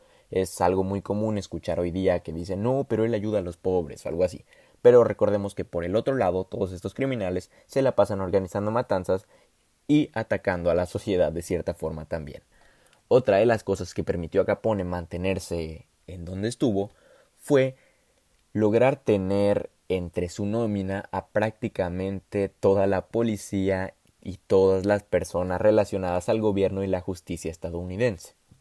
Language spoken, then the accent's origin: Spanish; Mexico; en mi caso soy de México y esto es algo muy común